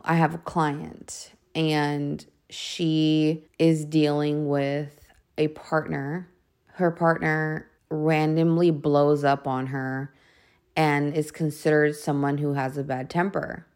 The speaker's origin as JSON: {"language": "English", "region": "California", "country": "United States", "said": "Shout out to Cali. I live in California, guys. I'm from California"}